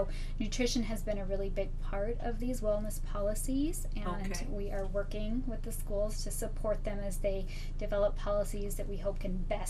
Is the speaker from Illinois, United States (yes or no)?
no; Sonora, California, United States; I grew up in Sonora, and I'm very happy to have be back working here now and be able